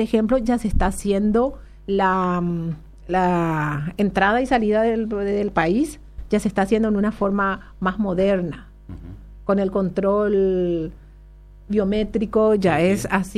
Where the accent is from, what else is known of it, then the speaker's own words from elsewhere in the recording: Paraguay; Así somos nosotros, somos cálidos los paraguayos.